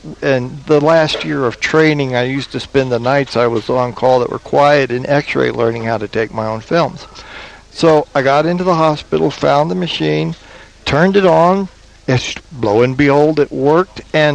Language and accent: English; Albuquerque, New Mexico, United States; I am born and raised in Albuquerque.